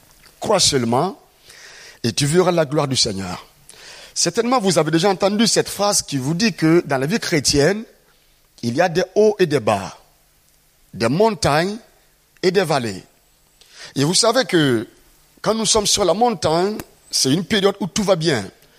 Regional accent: Burkina Faso; je suis originaire du Burkina Faso.

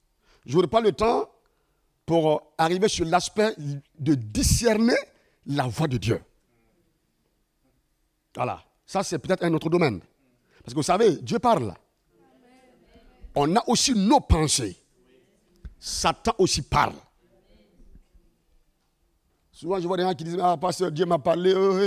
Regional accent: Burkina Faso; je suis de Burkina Faso, parce que par ma voix, vous ne me reconnaissez pas

